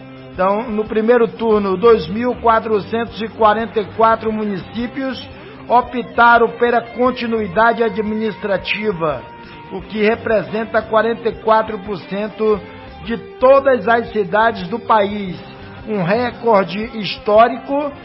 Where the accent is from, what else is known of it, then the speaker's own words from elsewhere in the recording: Northeast Region, Brazil; sou nordestino